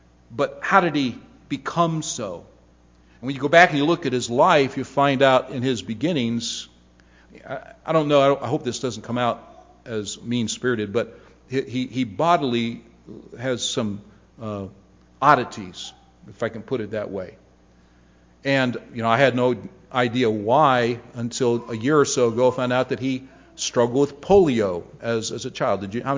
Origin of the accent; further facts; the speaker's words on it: Ohio, United States; Now, I grew up in Ohio. I'm a Cleveland Cavaliers fan.